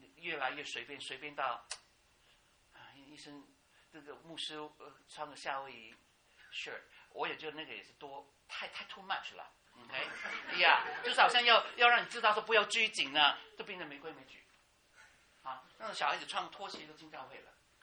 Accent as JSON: {"language": "Chinese", "town": "Fuzhou", "region": "Fujian", "country": "China", "said": "像我们家是福州人，嗯，福州人的吃的东西跟上海菜很一样，就偏甜"}